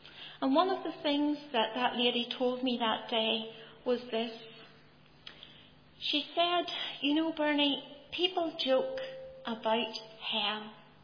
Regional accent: Ballymena, Northern Ireland, United Kingdom; I had seen them many times growing up in Ballymena

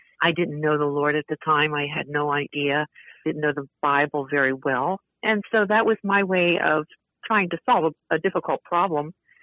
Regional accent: Wilmington, Delaware, United States; I grew up in the city of Wilmington, Delaware.

